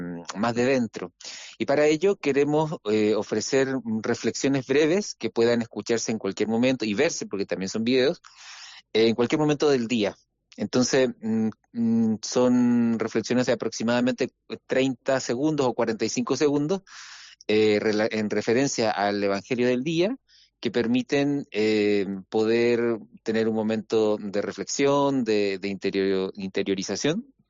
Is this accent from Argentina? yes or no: no; Chile; Yo soy chileno